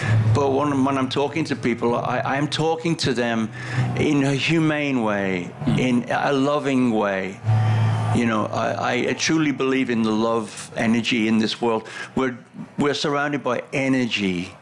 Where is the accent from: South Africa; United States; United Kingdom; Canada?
United Kingdom; England; As you know, I'm an Englishman